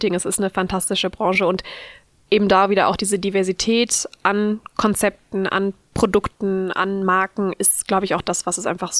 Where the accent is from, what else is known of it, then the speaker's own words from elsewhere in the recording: Essen, North Rhine-Westphalia, Germany; also born or lived in Düsseldorf; Ich bin geborene Düsseldorfer, immer ganz kurz jetzt hier, geborene Düsseldorferin, jetzt bin aber in Essen aufgewachsen.